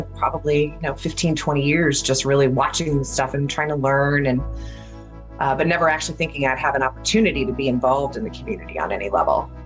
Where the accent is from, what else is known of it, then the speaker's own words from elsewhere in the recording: Atlanta, Georgia, United States; I grew up in Atlanta, so my parents and I, other kids in the family, had gone to dinner at this Mexican place.